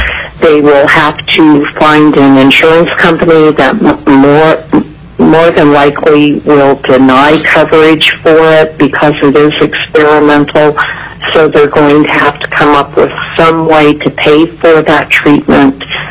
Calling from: Wasilla, Alaska, United States; I'm calling from Wasilla.

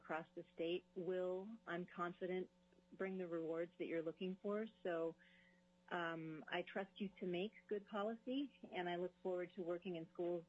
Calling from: Sitka, Alaska, United States; I am calling from Sitka, and I'm speaking for myself today.

